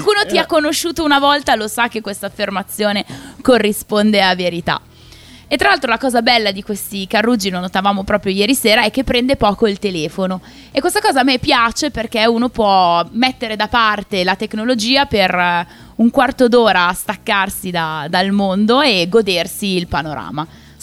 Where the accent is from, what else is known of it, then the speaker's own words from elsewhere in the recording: Lombardy, Italy; Da Brianzola il genovese non mi viene.